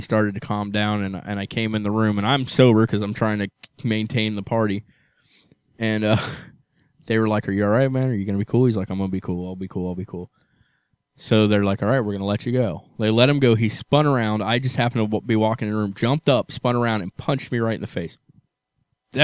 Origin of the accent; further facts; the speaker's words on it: Hamilton, Ohio, United States; born there; also born or lived in Fairfield; I lived in Fairfield, but I was born in Hamilton.